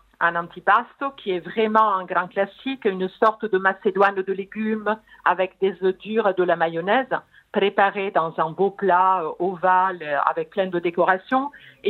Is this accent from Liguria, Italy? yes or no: yes; Genoa, Liguria, Italy; French is a second language; ma maman est donc originaire de Parme. Mais moi, je suis née à Gênes.